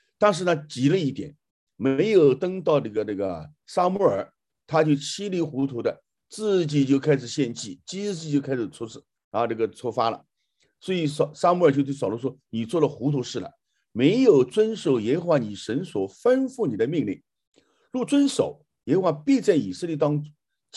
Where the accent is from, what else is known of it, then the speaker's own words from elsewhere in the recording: China; 所以大卫这个人，我们初初了解的是，尤其我们中国人啊，百思不得其解啊。